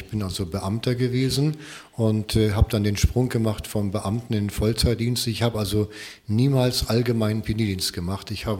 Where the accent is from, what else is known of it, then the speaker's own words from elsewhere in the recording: Schleswig-Holstein, Germany; das war also in den 50er Jahren und ich muss also sagen, damals wurde bei uns in Schleswig-Holstein doch eher etwas rustikal gepredigt